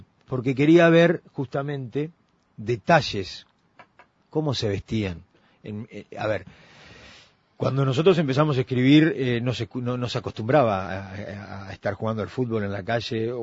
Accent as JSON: {"language": "Spanish", "region": "Montevideo", "country": "Uruguay", "tie": "born or raised there", "said": "Yo me crié ahí en Domingo Aramburú y Guavillú, enfrente a la vieja cigarrería Martín."}